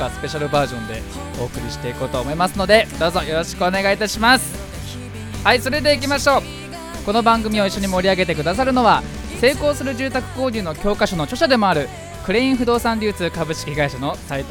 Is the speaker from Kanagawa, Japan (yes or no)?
yes; Fujisawa, Kanagawa, Japan; この番組は藤沢出身の俳優タレントとして活動する